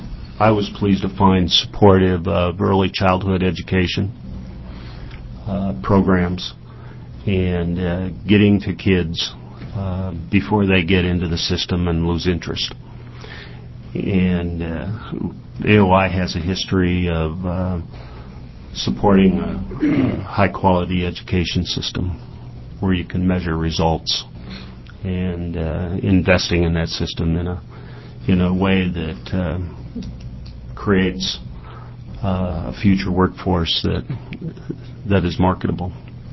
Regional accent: Oregon, United States; I'm from the Northwest, and so I've grown up playing in this state my whole life

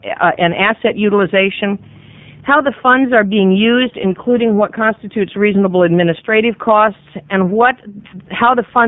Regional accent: Redmond, Oregon, United States; I grew up in Redmond.

